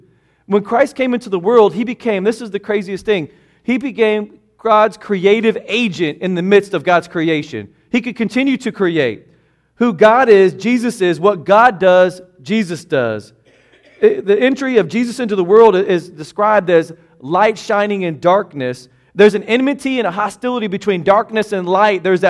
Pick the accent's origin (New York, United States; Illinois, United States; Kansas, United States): Kansas, United States; Newton; But in my hometown in Newton, Kansas, there wasn't as much prejudice and hatred toward African-American people